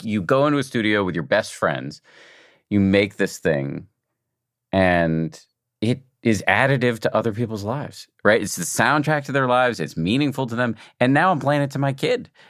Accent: Boston, Massachusetts, United States; I was from Boston, but when I would come to New York City, I would make my mom take me down onto the subway platform

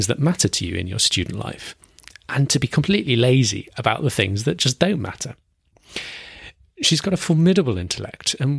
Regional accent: United Kingdom; Here in my home country of the UK

